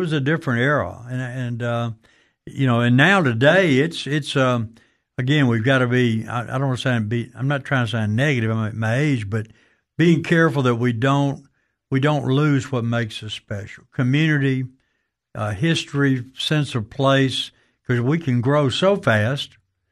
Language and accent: English; Meridian, Mississippi, United States; We're fortunate, and you're fortunate because I'm from Meridian, Mississippi.